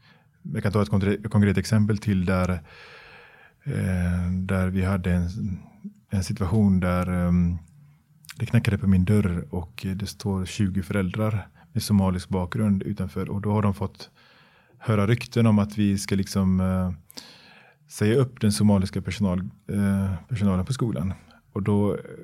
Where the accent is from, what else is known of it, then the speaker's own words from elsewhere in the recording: Gothenburg, Västra Götaland County, Sweden; jag är uppvuxen i Biskopsgården själv. Jag har gått på den skolan en gång i tiden själv